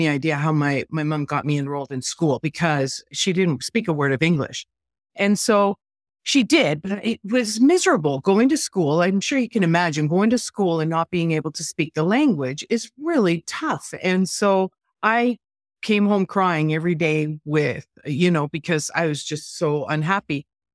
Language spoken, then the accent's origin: English; Canada; also born or lived in Sicily, Italy; I was born in Sicily. So I was born on the island that the boot of Italy kicks. So I always felt like I was getting kicked in the butt all my whole life. But here's the thing. We immigrated to Canada when I was very young